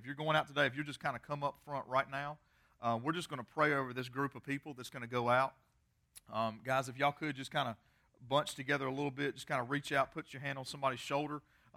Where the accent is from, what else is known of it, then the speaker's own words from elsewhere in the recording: Greensboro, North Carolina, United States; You remember growing up in Greensboro when every bad smell we blamed on Buffalo Creek?